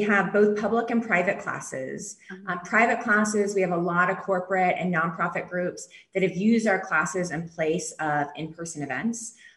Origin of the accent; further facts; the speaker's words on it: the South, United States; You know, we're from the South, so we love shrimp and grits.